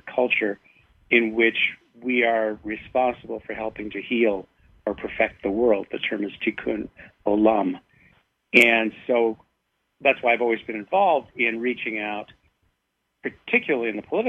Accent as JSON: {"language": "English", "town": "Los Angeles", "region": "California", "country": "United States", "tie": "born or raised there", "also_born_or_lived": "Chico / Eureka", "said": "I was raised in Los Angeles, so all politics was local. And I moved to Chico, California, a small college town where I worked for a regional planning agency."}